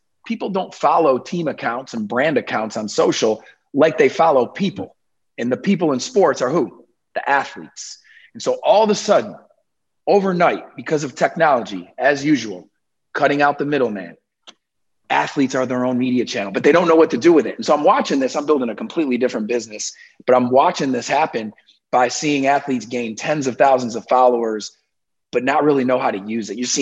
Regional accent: Syracuse, New York, United States; I'm actually from Syracuse, New York.

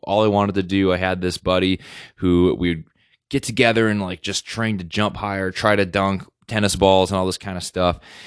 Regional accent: North Dakota, United States; And then when I moved to North Dakota back to my home state in 2020

